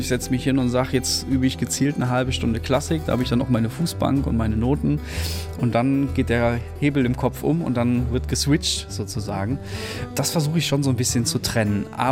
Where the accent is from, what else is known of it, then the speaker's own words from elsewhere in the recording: Cologne, North Rhine-Westphalia, Germany; ich bin 28 Jahre alt, ich bin ein Musiker, der sich hier in Köln niedergelassen hat. Ich bin auch Kölner, gebürtiger, war eine kleine Zeit lang weg, habe einen Ausflug zum Studieren gemacht, aber dann hat es mich relativ schnell hier wieder in diese ja, musikalische, spannende Stadt verschlagen.